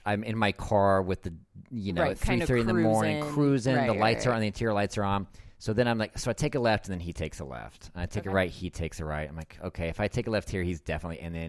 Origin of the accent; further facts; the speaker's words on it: the South, United States; She's from the Midwest, I'm from the South.